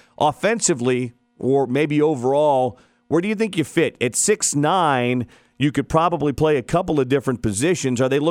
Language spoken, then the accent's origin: English; Kansas City, United States; He's from my hometown of Kansas City.